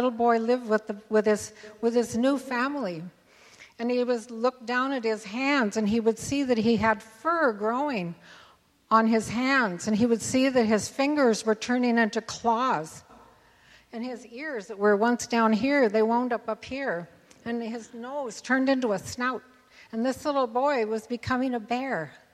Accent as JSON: {"language": "English", "country": "United States", "said": "because we as Indian people believe that we're all born with a pure spirit"}